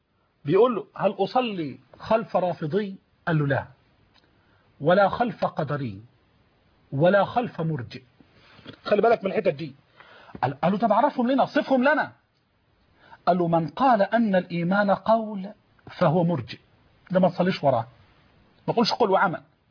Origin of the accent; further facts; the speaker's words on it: Egypt; عندنا كمصريين،